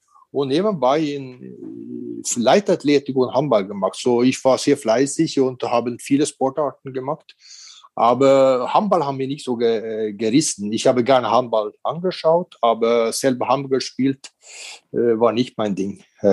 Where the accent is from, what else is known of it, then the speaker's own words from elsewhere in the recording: Norway; Und in Norwegen, in diesen Zeiten, wo ich aufgewachsen bin, war viel Schnee.